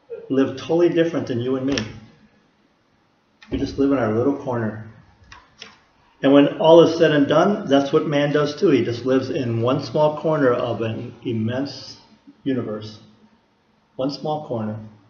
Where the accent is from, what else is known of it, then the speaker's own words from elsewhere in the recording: Nekoosa, Wisconsin, United States; When I was young growing up in Nakusa, we didn't travel much as a family. My whole world was pretty much Nakusa, Port Edwards, Wisconsin Rapids. The three towns ran together into each other on the Wisconsin River.